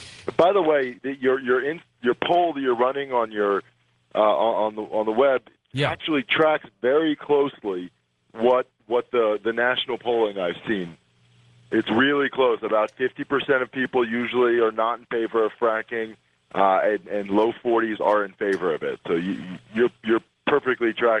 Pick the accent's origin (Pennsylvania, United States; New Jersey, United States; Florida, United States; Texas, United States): Pennsylvania, United States; Philadelphia; born there; No, I was born in Philadelphia